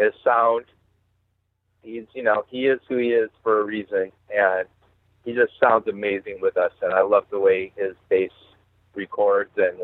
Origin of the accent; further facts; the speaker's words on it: Santa Cruz, California, United States; he is from my hometown of Santa Cruz, California.